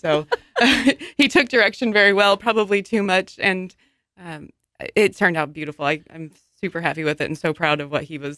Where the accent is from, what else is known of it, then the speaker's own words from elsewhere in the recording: Kearney, Nebraska, United States; which I actually grew up in Kearney. And so bringing all this back to my hometown has been really fun.